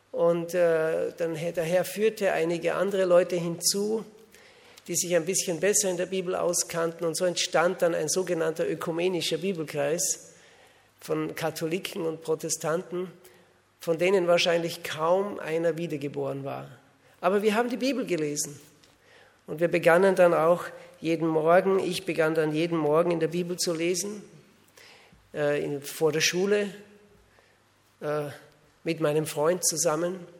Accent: Salzburg, Austria; now in Switzerland; Ich bin Österreicher. Ich bin in Österreich zum Glauben gekommen. Bei uns in Österreich sind sehr wenige Christen gewesen damals. Ich lebte im Salzburger Land, mitten in den Bergen.

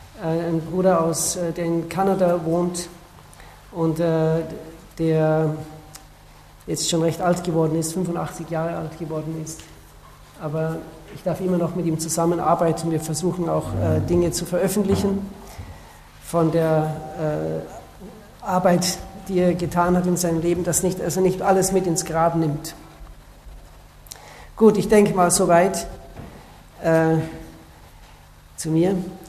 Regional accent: Austria; now in Switzerland; Also ich bin Österreicher und wir wohnen seit 13 Jahren in der Schweiz.

